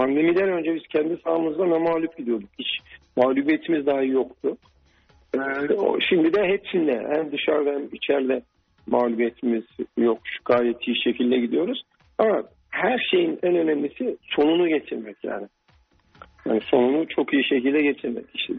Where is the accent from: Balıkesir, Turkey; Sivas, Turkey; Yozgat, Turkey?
Sivas, Turkey; Ben buralıyım. Sivaslıyım tabii ki.